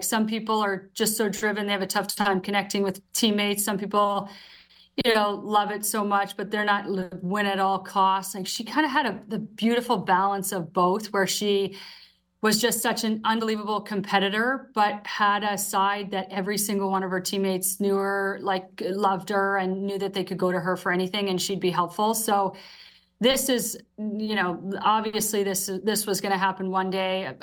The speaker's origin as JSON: {"language": "English", "region": "Ontario", "country": "Canada", "said": "she's from BC, I'm from Ontario."}